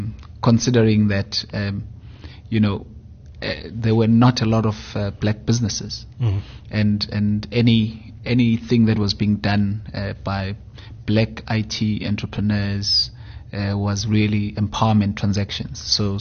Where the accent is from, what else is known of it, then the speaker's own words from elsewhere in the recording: Durban, KwaZulu-Natal, South Africa; I am Durban born and raised. Mm-hmm. I grew up in Durban and studied in Durban.